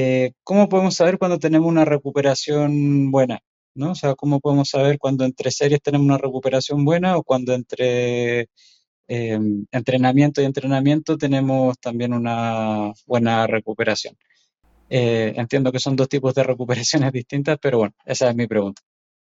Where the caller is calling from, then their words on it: Bilbao, Basque Country, Spain; de Bilbao.